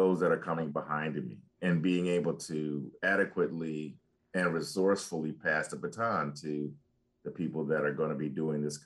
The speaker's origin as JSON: {"language": "English", "town": "Chicago", "region": "Illinois", "country": "United States", "tie": "born or raised there", "said": "I remember reading about this growing up in Chicago, which has a traditional Bronzeville, which is reemerging as well."}